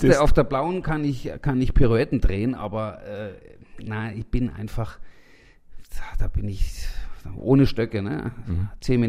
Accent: Southern Germany, Germany; und das ist Süddeutschland, ich komme aus Süddeutschland

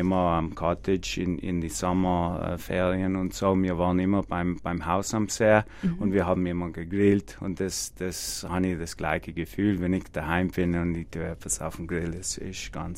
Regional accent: Ottawa, Ontario, Canada; German is a second language; also born or lived in Halifax; Ja, für mich ganz tief ist in Ottawa, weil ich bin aufgewachsen in Ottawa. Aber ich habe studiert auf die Ostküste in Halifax in Nova Scotia.

